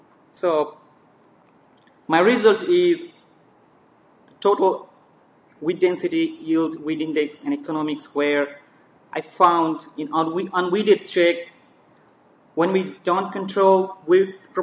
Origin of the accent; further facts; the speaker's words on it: Nepal; English is a second language; now in United States; from Texas Tech University. I'm going to present a research which was conducted in my home country, Nepal, a few years ago.